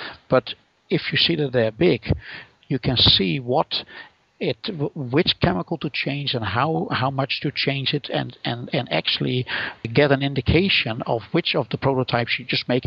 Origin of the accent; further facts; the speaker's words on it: Netherlands; accent: Dutch; English is a second language; albeit in my horrible Dutch accent